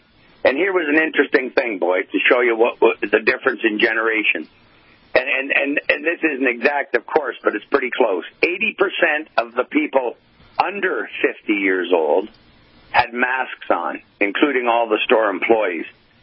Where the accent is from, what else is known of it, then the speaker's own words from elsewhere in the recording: Hamilton, Ontario, Canada; today I went to Hamilton, a much bigger city. That's my hometown, the Hammer, as it's called.